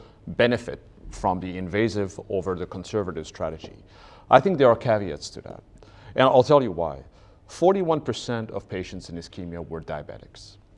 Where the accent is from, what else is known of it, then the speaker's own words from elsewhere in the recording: Ottawa, Ontario, Canada; from Ottawa, Canada